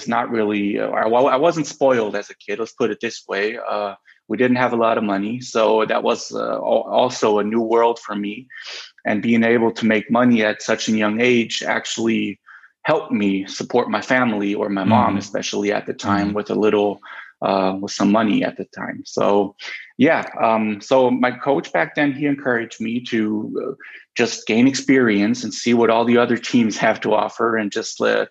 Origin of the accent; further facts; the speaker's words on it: Bremerhaven, Bremen, Germany; In Bremerhaven, my hometown, I was able to just keep doing what I've been doing all my childhood, play basketball and be surrounded by basketball people and also make money.